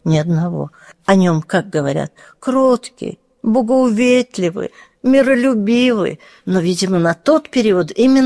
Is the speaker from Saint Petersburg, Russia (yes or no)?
no; Moscow, Russia; сама москвичка родилась, и родители в Москве, то есть корни московские